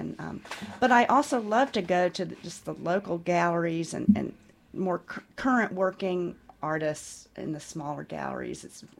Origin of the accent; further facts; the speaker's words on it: Alabama, United States; I am from the Deep South, from Alabama, and their work just blew me away because they both are very much about that place.